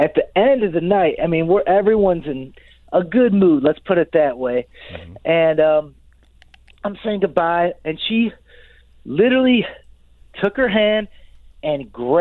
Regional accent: Texas, United States; I am from Texas, yeah. I live there, but I'm out here in New Orleans for work for the last couple months

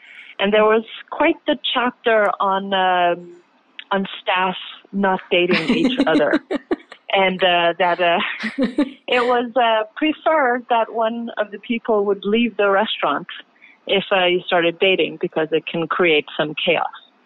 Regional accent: Portugal; So I was born in Portugal, and to save money, they grew everything themselves, or my mother did.

